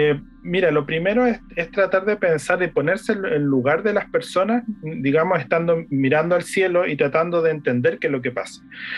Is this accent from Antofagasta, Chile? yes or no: yes; Antofagasta, Chile; born there; Yo, menos mal, como nací en Antofagasta, innatamente sé nadar